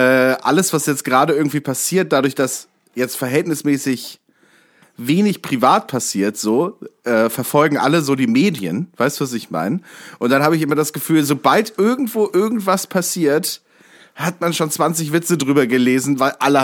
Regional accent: Hesse, Germany; ich komme ja aus der Nähe von Kassel ursprünglich

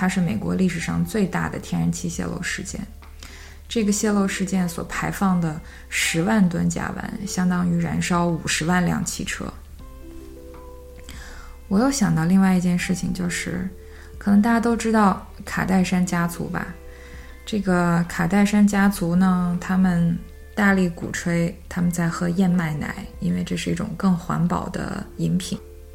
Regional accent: China; 但是作为一个中国人，那我当时又不断的会被各种发言的内容拉回去

